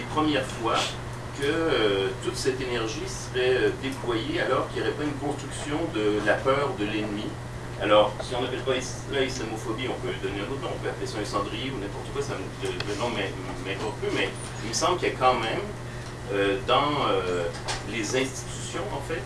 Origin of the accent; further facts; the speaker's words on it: Quebec, Canada; je viens du Québec en fait. Je suis aussi dans les réseaux anarchistes au Québec. Et par ailleurs, je suis aussi à l'université, je suis accessoirement athée aussi.